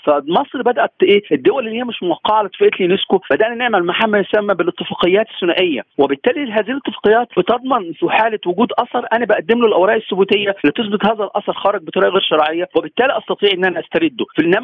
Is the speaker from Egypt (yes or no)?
yes; Egypt; احنا عندنا في مصر كان 1912 كان عندنا اثار خرجت